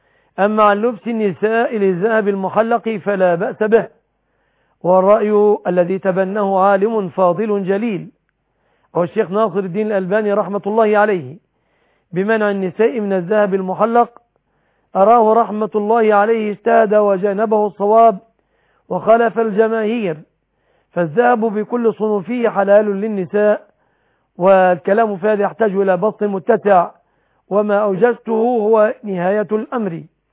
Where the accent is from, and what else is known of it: Egypt